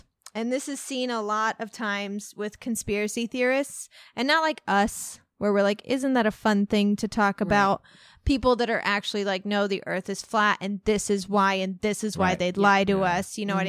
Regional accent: Walnut Hill, Illinois, United States; This was growing up in Walnut Hill, Illinois.

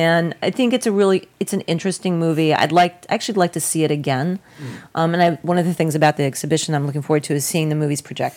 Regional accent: New York City, New York, United States; I grew up in New York City, so Abbott and Costello is on Sundays at 11 o'clock.

